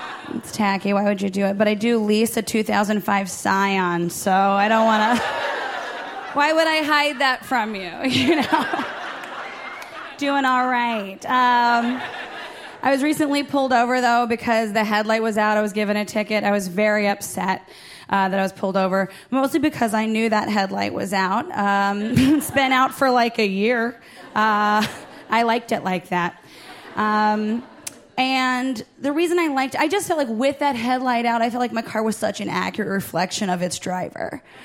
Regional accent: Ohio, United States; I was like, I can't do it. Yep. I'm from Ohio.

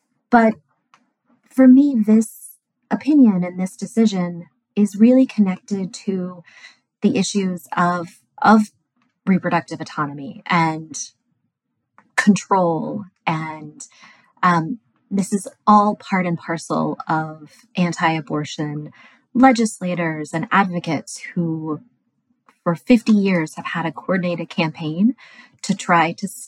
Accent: San Antonio, Texas, United States; I'm 43. I grew up in San Antonio, Texas.

